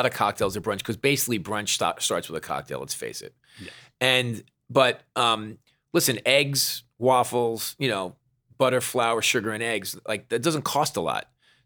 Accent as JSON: {"language": "English", "region": "New York", "country": "United States", "said": "I'm totally rooting for the Mets. I mean, I'm a New Yorker. It's great for the city."}